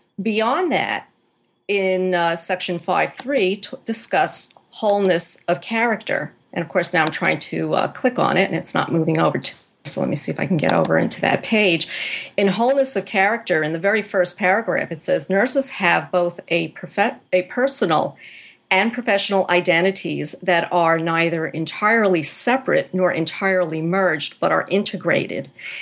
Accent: New York, United States; I'm from New York

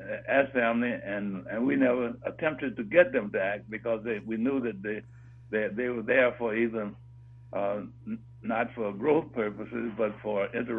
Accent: Atlanta, Georgia, United States; born there; Well, I was born here in Atlanta, and I went to school at the one and only Washington High School that existed for African people at that time.

